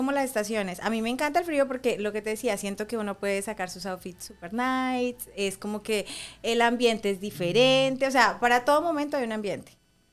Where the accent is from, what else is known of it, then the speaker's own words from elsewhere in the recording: Palmira, Valle del Cauca, Colombia; De Palmira, Valle del Cauca.